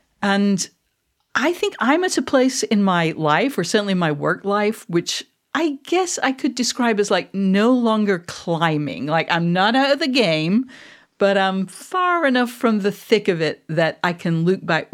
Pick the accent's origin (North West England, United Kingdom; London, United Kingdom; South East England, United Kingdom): North West England, United Kingdom; Manchester; accent: mid-Atlantic; I'm actually, just to be clear, for anyone who doesn't know, I am a Mancunian. I am not a Scot.